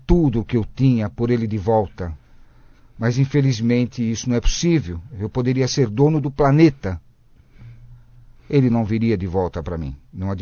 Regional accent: São Caetano, São Paulo, Brazil; Eu sou de São Caetano, lugar muito bom também.

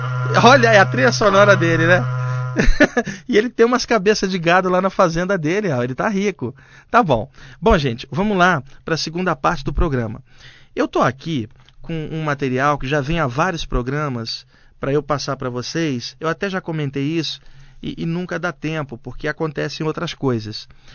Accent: Rio de Janeiro, Brazil; now in São Paulo, Brazil; Em 88, eu morava no Rio de Janeiro. Eu sou carioca, eu estou morando em São Paulo desde o ano de 1990.

